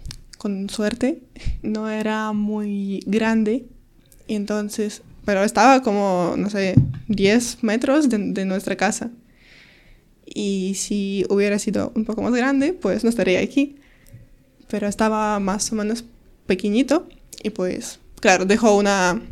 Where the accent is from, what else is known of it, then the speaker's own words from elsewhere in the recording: Kyiv Oblast, Ukraine; Spanish is a second language; ellos querían ir a la capital de Ucrania. Y pues mi pueblo está justo antes de capital